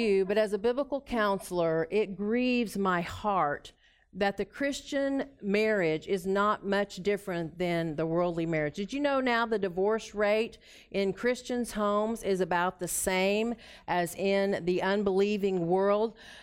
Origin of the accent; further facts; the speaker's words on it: Tulsa, Oklahoma, United States; I'm from Tulsa, Oklahoma area